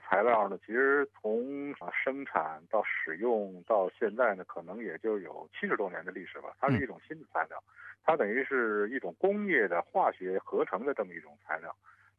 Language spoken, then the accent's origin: Chinese; Beijing, China; now in Australia; 我老家是北京了是吧，然后从小呢跟家里跟我父亲学着画画啊